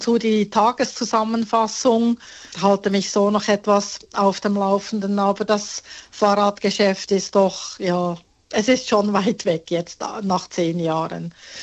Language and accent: German; Bern, Switzerland; moved away as an adult; now in Australia; Also ich bin ursprünglich aus Bern, der Hauptstadt, bin in Bern geboren, aufgewachsen und ja, eigentlich immer um Bern herum geblieben, gearbeitet, hatte mein eigenes Geschäft.